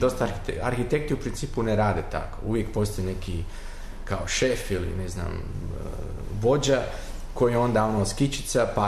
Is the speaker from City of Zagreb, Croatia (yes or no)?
yes; Zagreb, City of Zagreb, Croatia; moved away as an adult; also born or lived in Makarska / United States; now in Basel, Switzerland; znači ja sam rođen u Makarskoj, inače. U Zagrebu sam odrastao, išao u školu, završio srednju školu i posle srednje škole sam otišao na studije arhitekture u Americi